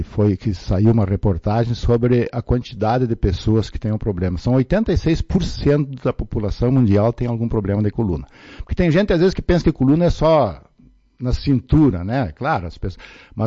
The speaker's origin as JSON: {"language": "Portuguese", "town": "Tapejara", "region": "Rio Grande do Sul", "country": "Brazil", "tie": "born there", "said": "Sou nascido na sede Teixeira, hoje município Tapejara."}